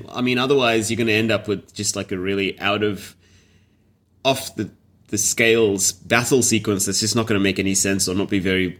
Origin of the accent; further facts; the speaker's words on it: Boston, Massachusetts, United States; accent: Boston; It's my Boston accent.